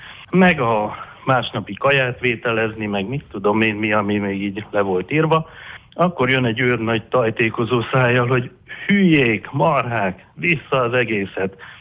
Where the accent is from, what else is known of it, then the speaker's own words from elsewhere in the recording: Timișoara, Timiș County, Romania; Én, mint temesvári, azért képbe voltam, azt tudni kell, hogy én Lipán voltam katona, az 60 kilométerre van Temesvárról